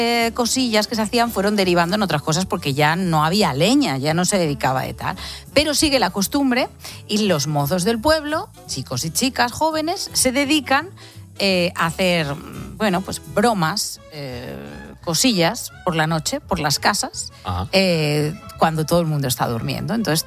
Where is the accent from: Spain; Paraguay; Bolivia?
Spain; Huesca, Aragon; esto de las palabras me ha recordado a mí algunas que decimos allí por mi tierra en Huesca que la gente no nos entiende.